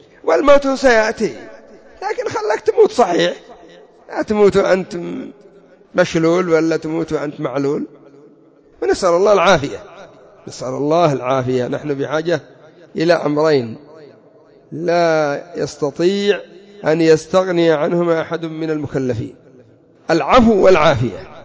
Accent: Yemen; ولا الصيدليات عندنا في اليمن العلاجات فاسدة في أغلبها بسبب الحرارة

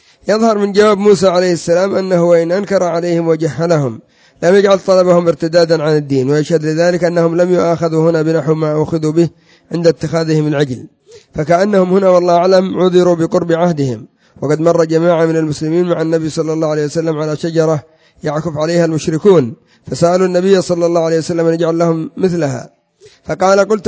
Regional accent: Yemen; كذلك الرافضة مثلا عندنا في اليمن

